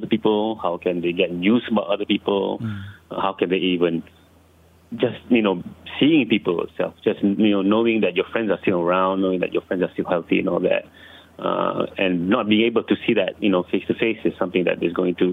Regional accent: Kajang, Selangor, Malaysia; I grew up in Kajang, which is not far from Bangi.

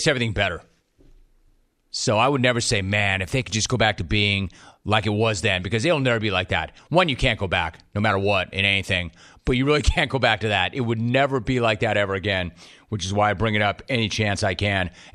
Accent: Los Angeles, California, United States; Paul, I grew up in Los Angeles, and I used to talk to Scott Osler.

